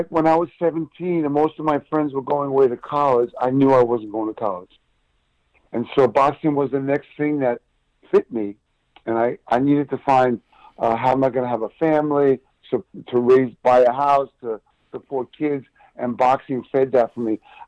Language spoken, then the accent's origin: English; Canada; I'm Canadian. I got to get up to St. John's, Newfoundland to see where my family lived growing up.